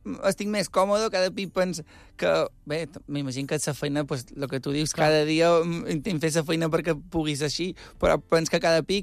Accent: Andratx, Balearic Islands, Spain; Soc d'Andratx i el nostre mallorquí tampoc és el millor del món.

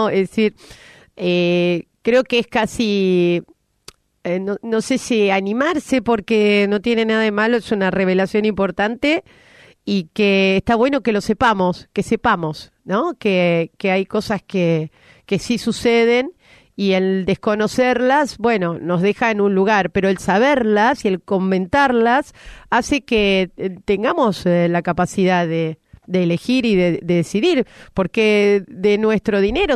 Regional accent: Argentina; Como argentinos

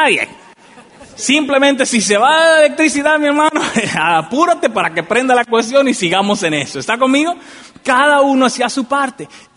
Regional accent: Dominican Republic; Yo recuerdo en mi país, en República Dominicana, se va mucho la electricidad.

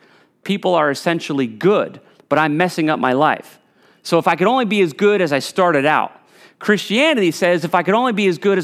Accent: Preston, Connecticut, United States; When I was a boy, probably the greatest ill that I ever suffered growing up in Preston was the fact that I was just incredibly bored.

